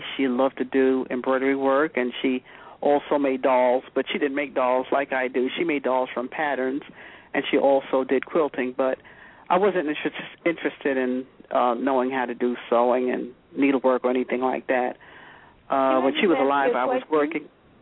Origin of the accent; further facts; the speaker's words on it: Brooklyn, New York, United States; also born or lived in Long Island; now in Palatine Bridge, United States; I was born in Brooklyn, New York, and lived in Brooklyn for, 25, 26 years until I moved out of Brooklyn into Long Island, New York.